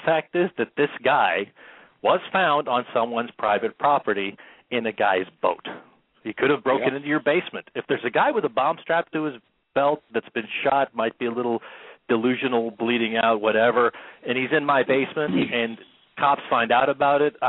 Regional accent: United States; The point is that we're American, so it affects us more when it happens here, real simple.

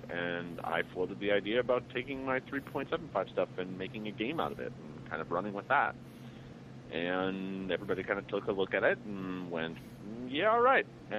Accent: Milwaukee, Wisconsin, United States; I grew up in Milwaukee, and Gen Con was in my backyard

